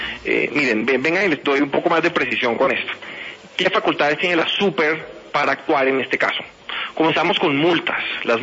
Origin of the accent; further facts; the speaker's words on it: Barranquilla, Atlántico, Colombia; Yo entiendo el problema, lo siento muy de cerca, yo soy de Barranquilla.